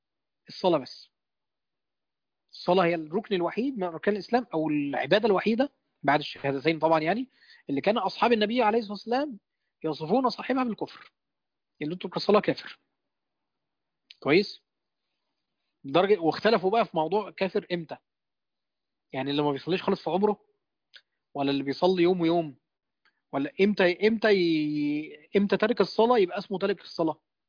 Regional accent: Egypt; now in Saudi Arabia; يعني بالذات عندنا في مصر، يعني يعني انتوا عارفين هنا مثلا، انا في السعوديه، انا عايش في السعوديه

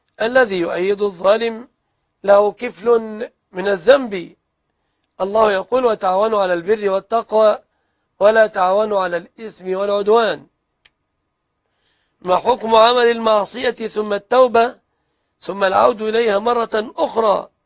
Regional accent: Egypt; بلادنا مصر

